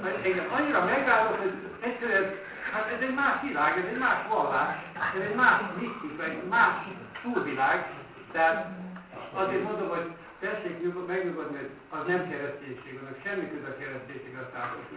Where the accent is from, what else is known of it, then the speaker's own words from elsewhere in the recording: Hungary; Mi magyarok vagyunk, na, a mi magyar identitásunk megvan